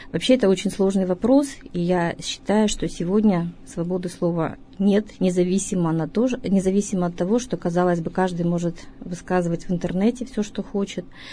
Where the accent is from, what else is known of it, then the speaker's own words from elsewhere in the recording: Kazakhstan; Я родилась в Казахстане, выросла в сельской местности.